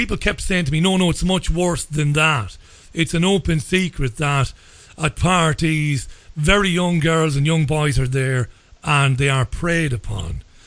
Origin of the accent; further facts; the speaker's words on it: Ireland; You know, I'm Irish.